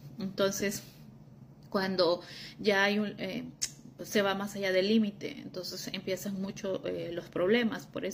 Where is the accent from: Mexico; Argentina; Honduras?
Honduras; now in Netherlands; Soy de Honduras, pero ahora vivo en Países Bajos.